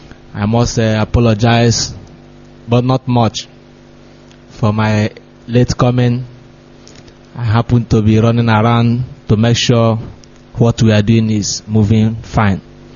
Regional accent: Umuze, Anambra, Nigeria; I come from Umuze in Anambra, Orumbasa, LGA.

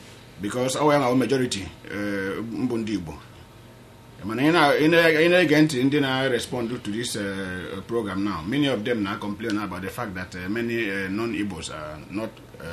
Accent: Cameroon; You know, I grew up in Cameroon.

